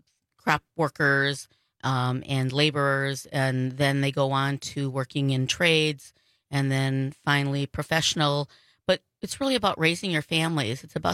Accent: Waukesha, Wisconsin, United States; growing up in Waukesha, there are generations of family. I'm third or fourth generation

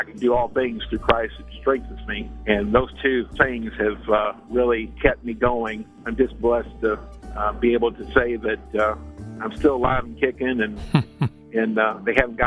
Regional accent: Irvington, Kentucky, United States; I'm from Irvington, Kentucky, and lived all my life an only child.

